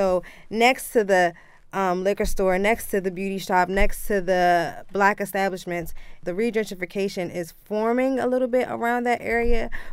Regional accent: Washington, District of Columbia, United States; now in Atlanta, United States; So originally I'm from the Anacostia area, which is the MLK Street runs through that area, which is pretty bad.

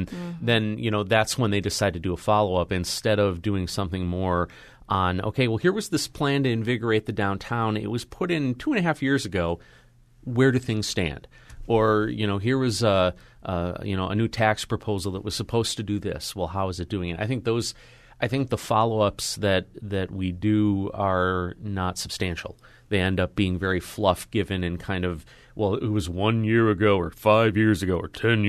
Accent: Chicago, Illinois, United States; I grew up in the Chicago area, and I remember Ray Rayner

